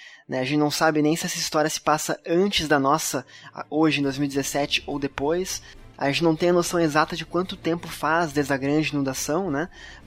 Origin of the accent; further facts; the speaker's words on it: Florianópolis, Santa Catarina, Brazil; also born or lived in Curitiba; Eu nasci em Curitiba, no Paraná, mas eu moro desde pequeno em Florianópolis, Santa Catarina.